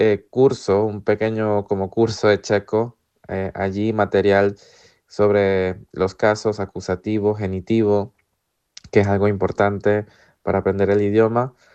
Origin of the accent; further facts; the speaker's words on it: Venezuela; Soy originario de Venezuela.